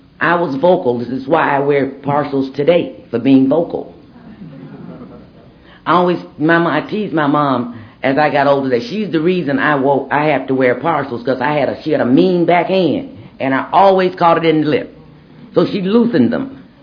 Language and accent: English; Jackson, Mississippi, United States; But at that time, I grew up in Jackson, Mississippi. All you know is that your dad drinks.